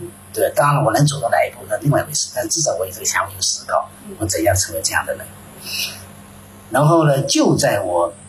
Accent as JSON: {"language": "Chinese", "town": "Jingdezhen", "region": "Jiangxi", "country": "China", "lives_now": "Shanghai, China", "said": "我的单位是在城市里，在上海，然后呢，因为我来自景德镇"}